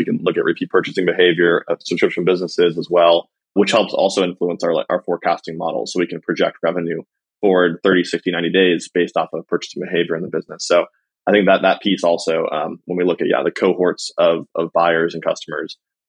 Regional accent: Santa Cruz, California, United States; now in San Francisco, United States; I grew up in Santa Cruz, California, and we had a really fun little neighborhood community.

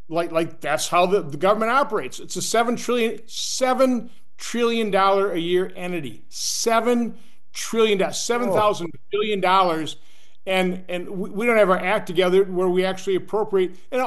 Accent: Oshkosh, Wisconsin, United States; now in Washington, United States; I'm an accountant from Oshkosh, Wisconsin, came here and never ran for office. All of a sudden here in Washington, D.C., and this is a bubble.

